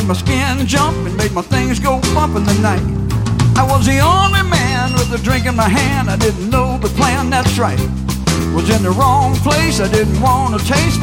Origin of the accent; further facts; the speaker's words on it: Texas, United States; I mean, I'm from Texas. I never walked into a place and saw it going on like that before